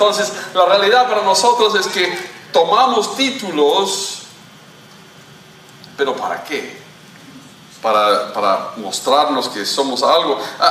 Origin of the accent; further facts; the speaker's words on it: Colombia; porque viví en Colombia, crecí en Colombia